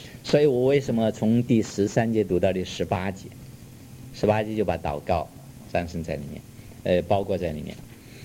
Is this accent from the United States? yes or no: no; China; 所以我们中国人有一句话说，虎背什么腰啊？